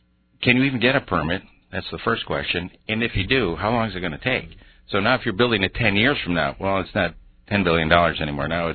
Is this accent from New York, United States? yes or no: yes; New York, United States; I grew up in Orenicoit, New York, on the north side of Rochester, and back in the 60s, they drilled one of the biggest tunnels for the sewage treatment facility, and it went right under my house.